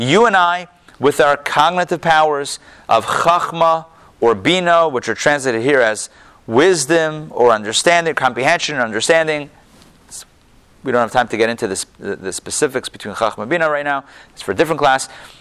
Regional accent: Pittsburgh, Pennsylvania, United States; I grew up in Pittsburgh. I know, I grew up in Pittsburgh, so huge.

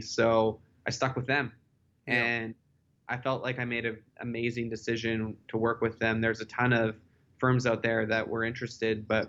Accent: British Columbia, Canada; I went through this like very initial accelerator in my hometown in British Columbia called Accelerate Okanagan.

